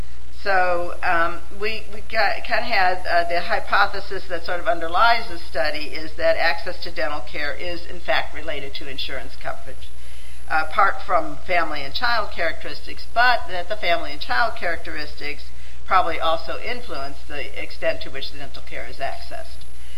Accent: Alabama, United States; I'm from Alabama

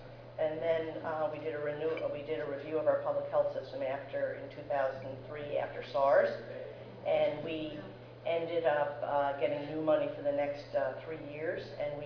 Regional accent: United States; now in Canada; I'm actually from the United States. I've lived in Canada for 25 years

